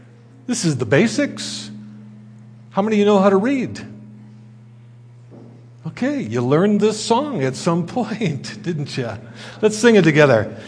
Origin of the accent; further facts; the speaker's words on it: United States; moved away; You can tell I come originally from the States.